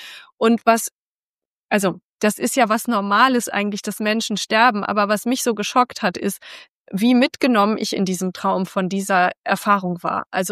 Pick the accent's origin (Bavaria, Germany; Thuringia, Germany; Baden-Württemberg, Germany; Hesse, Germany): Hesse, Germany; Frankfurt am Main; ich komme aus Frankfurt am Main, da gab es, glaube ich, zwei Yoga-Studios oder so.